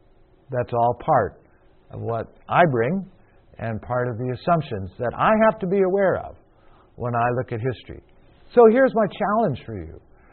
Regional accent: Midwest, United States; I come from America. I was born here raised in the Midwest, and that gives me a certain perspective of things.

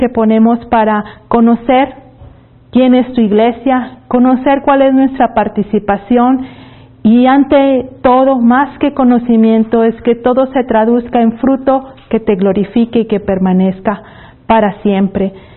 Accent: Mexico; Yo soy mexicana y yo hubiera querido traer un rebozo o un zarape

